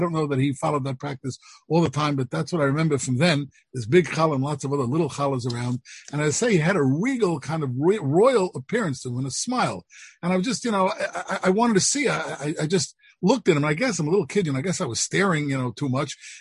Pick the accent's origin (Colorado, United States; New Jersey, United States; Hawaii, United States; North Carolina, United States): New Jersey, United States; Teaneck; I grew up in Teaneck, New Jersey. And suffice to say that when I grew up in Teaneck, New Jersey, Teaneck looked nothing like it looks today.